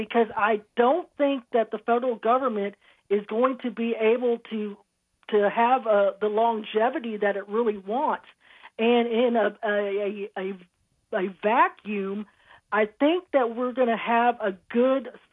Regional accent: the South, United States; You know, I'm a Southerner, but I love our Constitution.

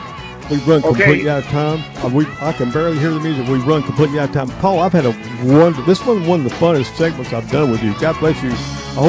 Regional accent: the South, United States; and I'm not a New Yorker, I'm a hardcore Southerner

